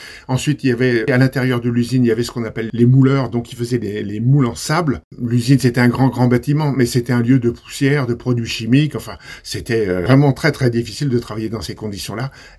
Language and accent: French; Rennes, Brittany, France; born there; Je suis né à Rennes le 22 septembre 1949.